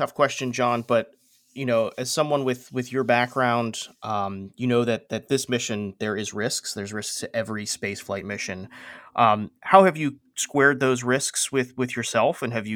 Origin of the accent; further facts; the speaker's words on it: Florida, United States; I grew up in South Florida watching shuttle launches